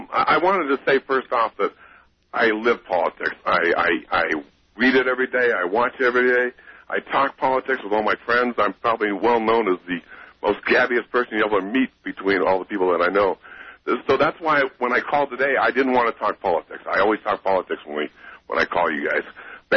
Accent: Boulder, Colorado, United States; I'm from Boulder

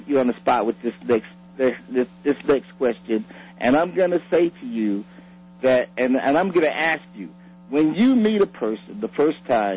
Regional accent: New York, United States; All I'm saying is that where I grew up in New York, if there was a child molester in the building

